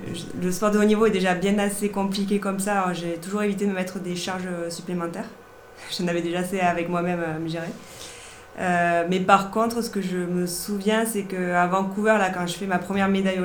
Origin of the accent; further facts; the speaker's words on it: Bagnères-de-Luchon, Occitanie, France; also born or lived in Font-Romeu; Et je suis partie à Font-Romeu en ski étudiant. Et ma soeur m'a suivie, elle, en athlétisme. Donc on est partie de Luchon pour aller en internat.